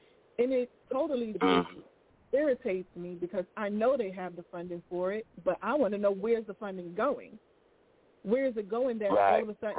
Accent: Brooklyn, New York, United States; The passion comes from I'm from Brooklyn, so I'm from East New York.

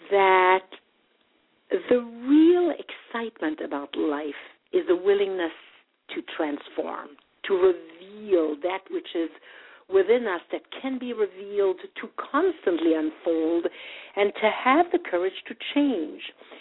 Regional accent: Belgium; I grew up in Belgium

